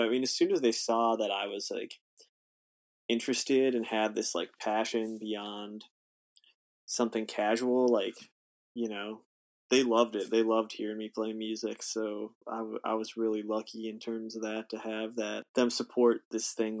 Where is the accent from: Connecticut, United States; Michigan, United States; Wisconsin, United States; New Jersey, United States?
Michigan, United States; Grand Rapids; also born or lived in Kalamazoo; Yeah, I was born in Grand Rapids. I lived there for a while. I lived in Kalamazoo, Michigan for a while. So yeah, like kind of the west side of Michigan was where I grew up.